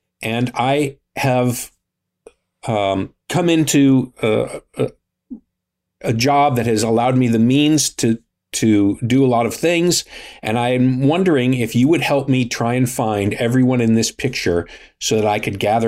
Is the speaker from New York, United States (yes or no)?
yes; Buffalo, New York, United States; And I'm from Buffalo, New York, and I went into the Air Force. I got out in 1988, I think it was. And I went back to Buffalo